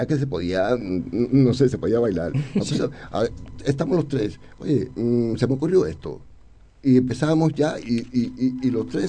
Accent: Cuba; Es que realmente, ya independientemente de que somos cubanos y tal, es que eso forma parte ya de nuestra idiosincrasia.

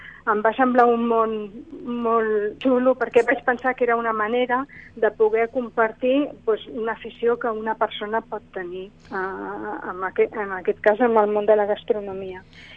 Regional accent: Barcelona, Catalonia, Spain; Soc de Barcelona, i vaig néixer a Barcelona.

